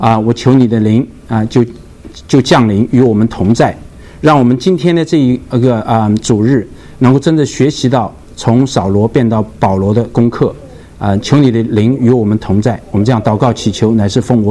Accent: Zhenjiang, Jiangsu, China; 但是如果你是江北人，像我这样的镇江人，如果在上海长大的话，我也会变得很有底气，因为我是在上海长大的。

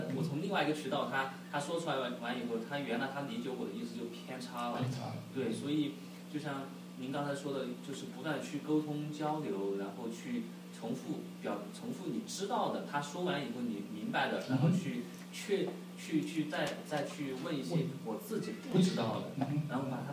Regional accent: Sichuan, China; accent: Sichuanese; 他说哎耳哇，就是我们四川话就是老二你是要回国工作是吗？

